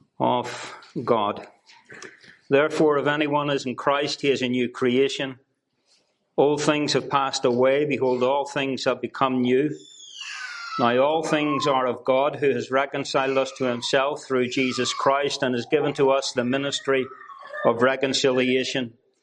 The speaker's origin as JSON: {"language": "English", "town": "Belfast", "region": "Northern Ireland", "country": "United Kingdom", "said": "I come originally from East Belfast in Northern Ireland."}